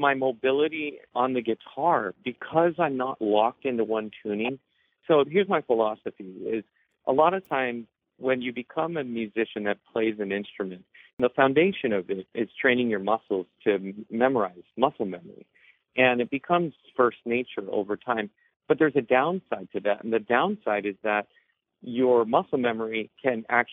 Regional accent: Hawaii, United States; also born or lived in Oahu; You know, early on, I'm born and raised on Oahu, and early on, I was blessed to discover this cultural heritage folk art called Hawaiian flat key guitar.

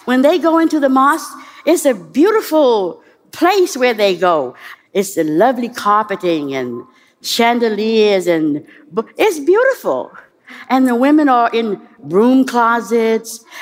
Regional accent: the South, United States; I didn't become a Muslim, certainly, to sit in the back of the bus. I grew up in the South.

